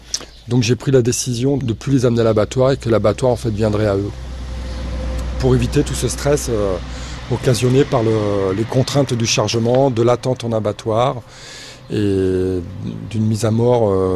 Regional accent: Vitry-sur-Seine, Île-de-France, France; also born or lived in Périgueux; now in Dordogne, France; Je suis né à Périgueux, le 4 juillet 69, et j'ai grandi en région parisienne, à Vitry-sur-Seine.

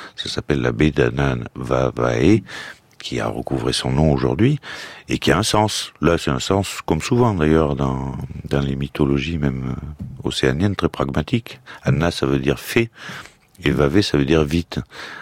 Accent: Nouvelle-Aquitaine, France; born there; moi je suis né dans le Béarn, mon père parlait pas français en arrivant à l'école. Et il était puni s'il parlait le patois béarnais. Et ses 3 enfants, dont moi-même, je parle pas un mot de béarnais.

